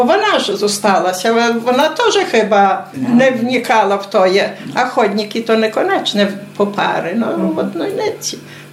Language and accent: Ukrainian; Warsaw, Masovian Voivodeship, Poland; я з Варшави.